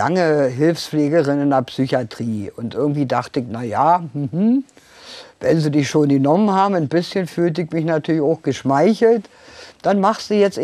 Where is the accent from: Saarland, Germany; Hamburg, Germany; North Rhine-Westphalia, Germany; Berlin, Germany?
Berlin, Germany; born there; Und natürlich bin ich auch eine gebürtige Berlinerin und irgendwie gehört das dazu.